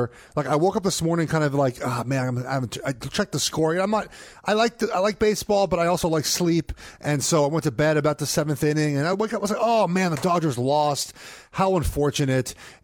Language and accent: English; Los Angeles, California, United States; I'm from Los Angeles.